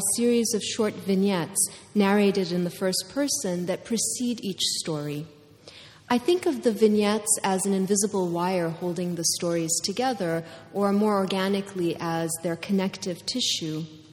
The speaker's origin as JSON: {"language": "English", "country": "Kuwait", "tie": "born or raised there", "first_language": "English", "said": "So despite the fact that I grew up mainly in Kuwait, English was and remains my first language, indeed my mother tongue."}